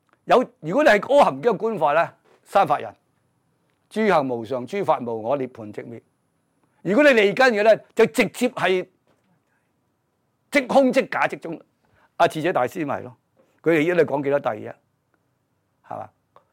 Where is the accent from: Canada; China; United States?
China; 即係我哋中國人唔中意繁瑣嘅